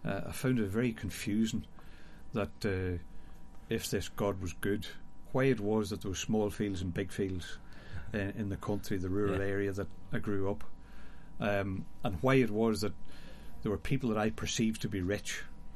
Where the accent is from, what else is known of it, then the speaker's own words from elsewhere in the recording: Maguiresbridge, Northern Ireland, United Kingdom; I grew up in County Fermanagh, in a place called Maguire's Bridge that few people have heard of outside Inniskillen. That's where I grew up.